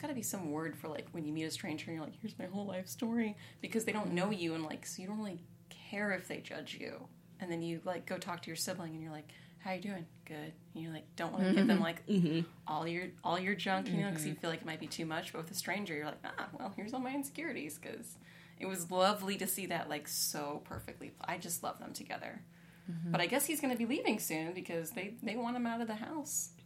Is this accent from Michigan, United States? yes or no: no; California, United States; born there; And then I was born in California, so I don't know.